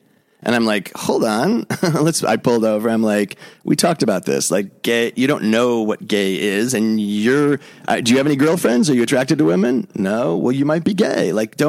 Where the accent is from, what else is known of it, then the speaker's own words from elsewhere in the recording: Chicago, Illinois, United States; I'm from Chicago.